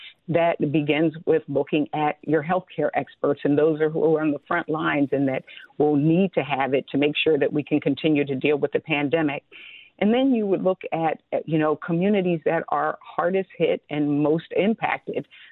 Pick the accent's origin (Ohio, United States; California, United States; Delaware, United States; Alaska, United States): Delaware, United States; I mean, it's one of the reasons I'm from Delaware.